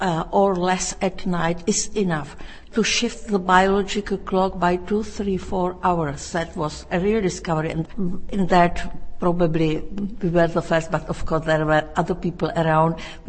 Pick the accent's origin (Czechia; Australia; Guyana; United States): Czechia; moved away as an adult; I was raised in Czechoslovakia and I just loved the country.